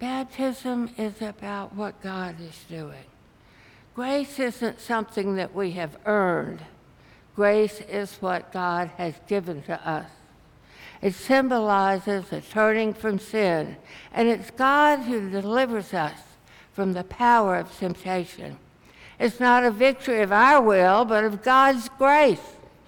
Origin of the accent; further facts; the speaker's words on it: Birmingham, Alabama, United States; particularly in Birmingham, my hometown